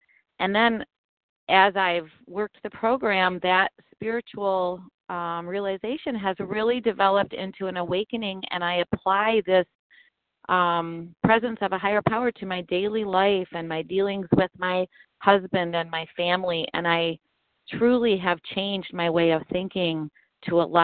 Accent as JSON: {"language": "English", "region": "Michigan", "country": "United States", "said": "I'm actually from Michigan."}